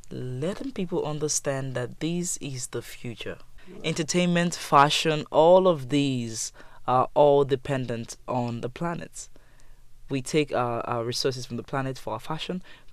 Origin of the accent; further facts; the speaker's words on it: Aba, Abia, Nigeria; I grew up in Aba, Abia State.